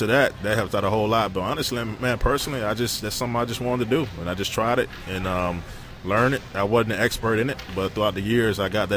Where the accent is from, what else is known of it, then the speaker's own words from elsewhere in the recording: Birmingham, Alabama, United States; I'm from Birmingham, Alabama.